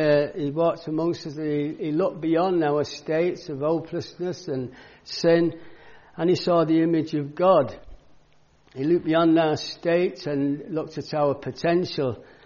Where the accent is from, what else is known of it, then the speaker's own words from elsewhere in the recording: Warrington, North West England, United Kingdom; now in Ghana; I'm from Warrington in Lancashire, formerly in Lancashire. They moved us to Cheshire, which was causing outroar amongst the common people in Lancashire, in Latchford.